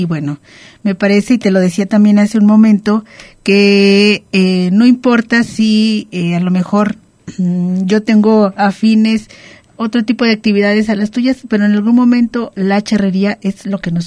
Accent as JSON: {"language": "Spanish", "country": "Mexico"}